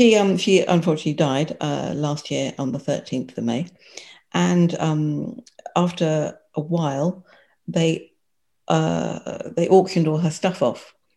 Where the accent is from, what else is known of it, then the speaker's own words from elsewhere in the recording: England, United Kingdom; So we're probably about the same age-ish, and we grew up in England